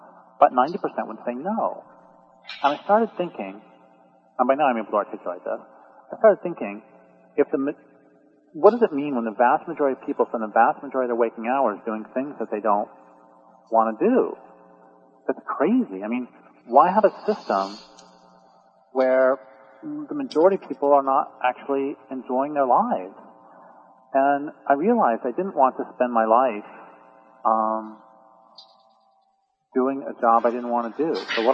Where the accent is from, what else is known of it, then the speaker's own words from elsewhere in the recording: Boulder, Colorado, United States; So I grew up in Colorado, and I grew up near Boulder, so it was a fairly liberal community. My family was Seventh-day Adventist, so I grew up fundamentalist Christian.